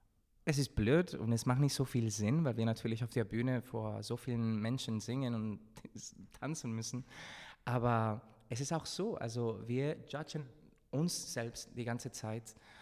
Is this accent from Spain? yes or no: yes; Spain; Und ich bin auch Spanier, also ich mag meine Siesta.